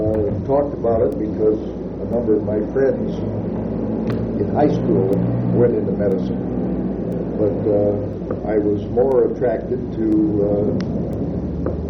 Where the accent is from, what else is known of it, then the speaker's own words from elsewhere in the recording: Findlay, Ohio, United States; moved away as an adult; Well, I was born and raised in Findlay, Ohio. We lived within just a block of a small liberal arts college in Findlay, Findlay College. I left Findlay in 1930 after having graduated from Findlay High School